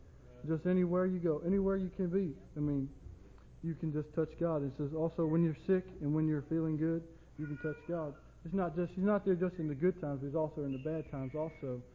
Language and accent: English; Manassas, Virginia, United States; I want to be a missionary right in my home church, my hometown, right here in Manassas, Virginia.